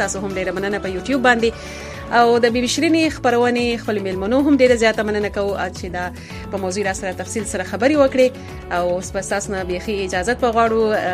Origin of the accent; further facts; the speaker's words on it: Swat, Khyber Pakhtunkhwa, Pakistan; now in United States; زه خو د سوات یم